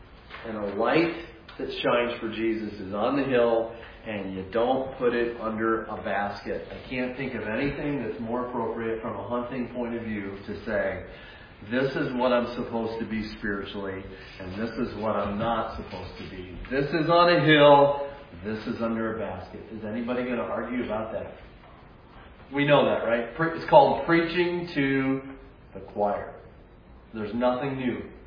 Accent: Pennsylvania, United States; Because I'm from Pennsylvania, and because we have hunting camps

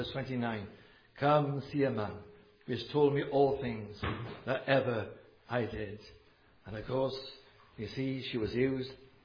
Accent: Wales, United Kingdom; I am from Wales

